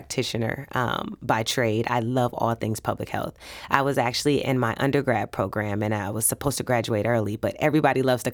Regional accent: Detroit, Michigan, United States; now in St. Louis, United States; I'm originally from Detroit.

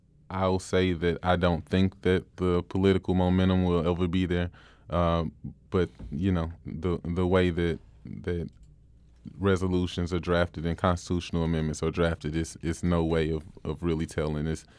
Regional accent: Hillsdale, United States; That's the first home that I was brought home to, so I'll forever claim Hillsdale as my hometown.

